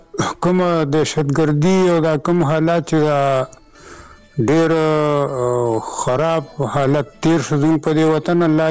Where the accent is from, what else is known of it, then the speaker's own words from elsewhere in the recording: Badaber, Khyber Pakhtunkhwa, Pakistan; دا زمونږ بس پدری یعنی پلار نیکه کلی دی، خپل ذاتی کلی مو دی، پیدایش مې همدا دغه دی، استوګنه مې همدغه بډه بیره کې ده.